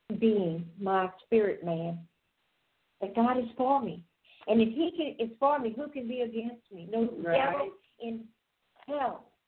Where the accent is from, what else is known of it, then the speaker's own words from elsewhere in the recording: Louisiana, United States; And I was raised in a southern Louisiana cattle farm. I'm an old farm girl.